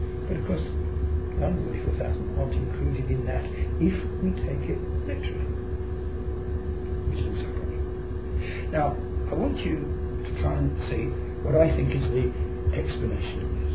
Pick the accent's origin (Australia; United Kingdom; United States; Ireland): United Kingdom; We're British. Many of you come from the Cook family. and we're Anglo-Saxon, and we speak English.